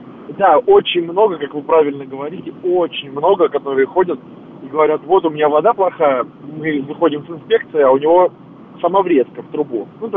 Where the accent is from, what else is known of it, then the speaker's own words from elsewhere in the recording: Moscow, Russia; Я вообще сам из Москвы